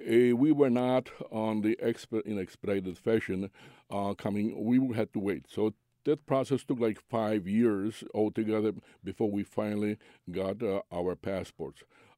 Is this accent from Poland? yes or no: yes; Poland; being raised on that communist system, I noticed how the system works